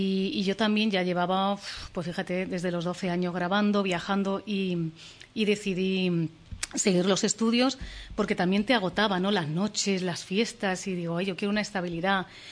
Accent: Alcalá de Henares, Community of Madrid, Spain; born there; No, yo nací en Alcalá. Bueno, en Madrid porque no había hospital en Alcalá

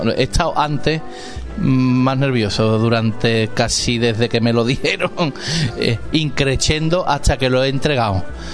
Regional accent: Lebrija, Andalusia, Spain; es mi pueblo de Lebrija

